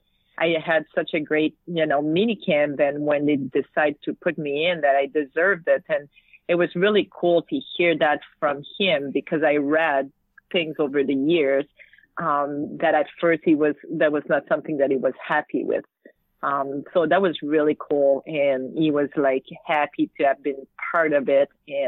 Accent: Quebec, Canada; first language French; English is a second language; I was from Quebec and I speak French

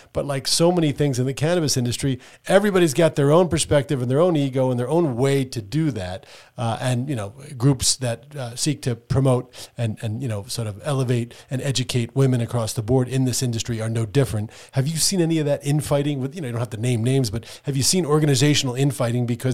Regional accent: New Jersey, United States; in the Garden State of all places, my home state as well.

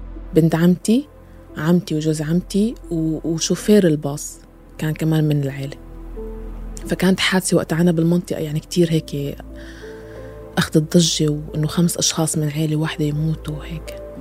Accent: Central Syria, Syria; moved away; انتقالي من مدينتي الصغيرة بوسط سوريا للعاصمة دمشق

